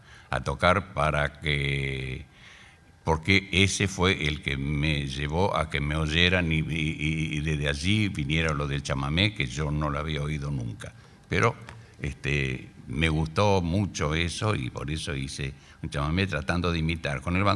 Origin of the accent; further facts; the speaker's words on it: Alcorta, Santa Fe, Argentina; allá en el pueblito donde yo nací, el sur de Santa Fe, que se llama Alcorta